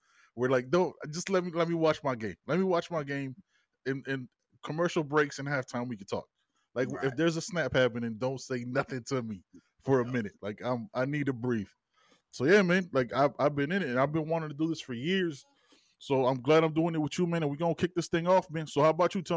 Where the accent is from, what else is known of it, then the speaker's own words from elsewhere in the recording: Panama; English is a second language; now in United States; When I came to this country from Panama, I always tell everybody, like, I learned how to speak English listening and watching the Canes.